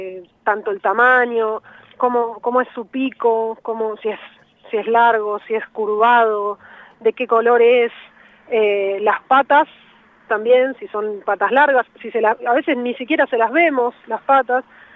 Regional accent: Buenos Aires, Argentina; yo soy de Ciudad Autónoma de Buenos Aires, así es.

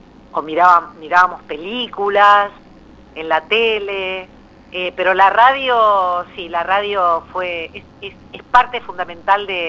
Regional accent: Buenos Aires, Argentina; yo soy porteña, nací aquí en un barrio que se llama Paternal. Uh-huh. Y bueno, muy Buenos Aires

